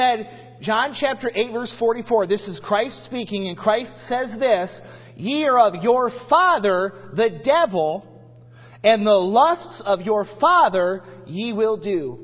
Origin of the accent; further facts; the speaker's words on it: Michigan, United States; I'm from Michigan, and we go to Meijer's in Michigan.